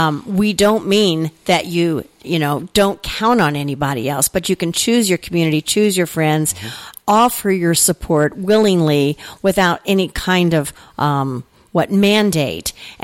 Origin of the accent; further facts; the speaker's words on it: Vandalia, United States; I can remember years ago growing up in Vandalia, the community always took care of its own.